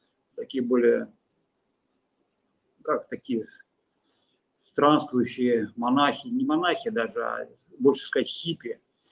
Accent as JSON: {"language": "Russian", "country": "Russia", "said": "на ломаном английском стали объяснять, что мы вот из России, что мы вот не знаем, куда податься"}